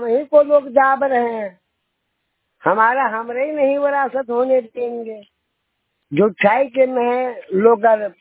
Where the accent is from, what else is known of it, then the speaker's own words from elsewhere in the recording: Nigui Kala, Uttar Pradesh, India; हम तो सर ये रहने वाले निगुई कला में, ये गलियन पुरवा है, उसी तालाब के किनारे में है हम।